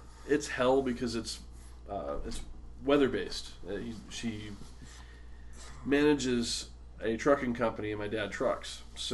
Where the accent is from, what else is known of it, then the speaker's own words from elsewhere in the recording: Michigan, United States; So I like the north. I'm from Michigan